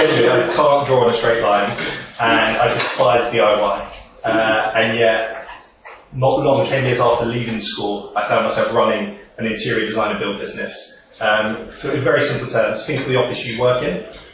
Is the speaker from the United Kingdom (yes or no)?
yes; London, United Kingdom; I grew up in London. I went to a state school, but strangely in the middle of central London, in Victoria.